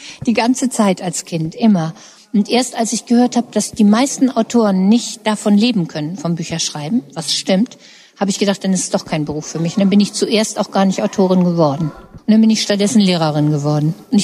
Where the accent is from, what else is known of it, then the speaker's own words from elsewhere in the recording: Hamburg, Germany; also born or lived in England; Ich komme aus Hamburg. Ich habe mein ganzes Leben in Hamburg gelebt. Ich habe in England studiert, einen Teil meines Studiums, aber sonst war ich immer in Hamburg.